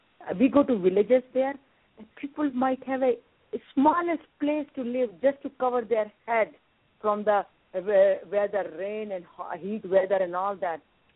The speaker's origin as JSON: {"language": "English", "country": "India", "tie": "born or raised there", "second_language": "English", "said": "even I grew up in India"}